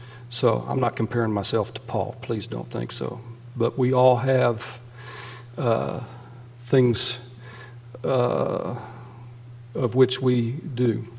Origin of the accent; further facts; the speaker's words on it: South Carolina, United States; And when I grew up in South Carolina, and my parents, I won't say they sent me, they allowed me to go to Abilene Christian University all the way from South Carolina